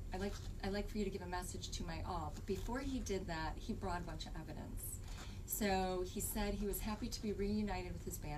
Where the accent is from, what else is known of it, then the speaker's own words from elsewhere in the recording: Detroit, Michigan, United States; because I'm from Detroit and she's from Detroit.